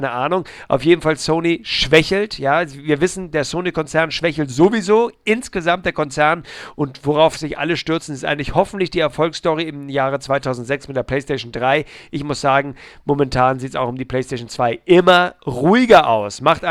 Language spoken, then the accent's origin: German; Hamburg, Germany; Ich war bei 2 Access Points in meiner Heimatstadt. Ich lebe in einer nicht so ganz kleinen Stadt, nämlich in Hamburg.